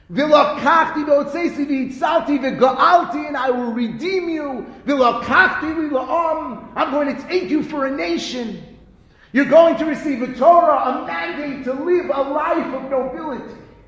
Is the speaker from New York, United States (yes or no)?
no; Passaic, New Jersey, United States; I'm from Passaic, New Jersey. I live in Passaic, New Jersey, so I have a shul in the community.